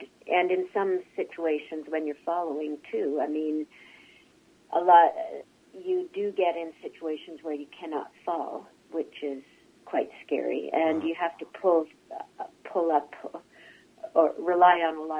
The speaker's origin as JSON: {"language": "English", "town": "Inuvik", "region": "Northwest Territories", "country": "Canada", "tie": "born or raised there", "also_born_or_lived": "Quebec / Fort Smith / Whitehorse / Ottawa"}